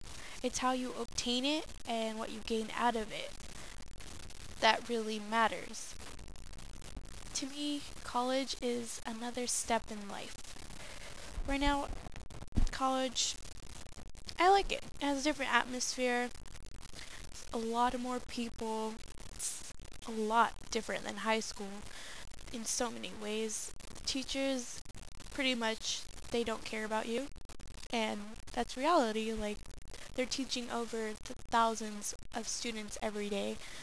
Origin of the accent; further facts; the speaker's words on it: Chula Vista, California, United States; I'm actually from San Diego. I grew up in the South Bay area, Chula Vista, Bonita, Hilltop, mostly. But I did live in IB, Imperial Beach, for a while in my childhood.